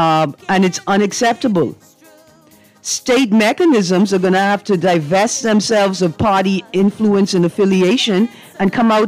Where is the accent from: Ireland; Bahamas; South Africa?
Bahamas; I remember growing up in the Bahamas where you just didn't know if the power was going to be off